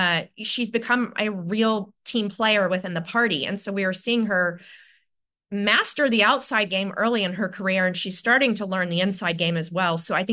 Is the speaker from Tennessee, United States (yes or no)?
no; Texas, United States; I'm from Texas.